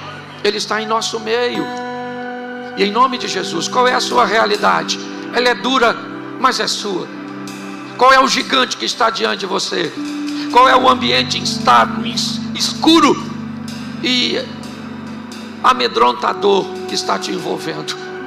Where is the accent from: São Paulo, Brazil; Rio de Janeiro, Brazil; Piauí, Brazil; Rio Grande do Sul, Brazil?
Rio de Janeiro, Brazil